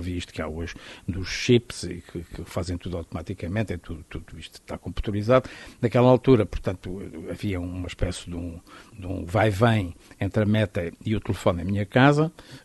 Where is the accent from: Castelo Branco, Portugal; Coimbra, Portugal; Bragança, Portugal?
Castelo Branco, Portugal; o ciclismo é, no fundo, a minha adolescência em Castelo Branco.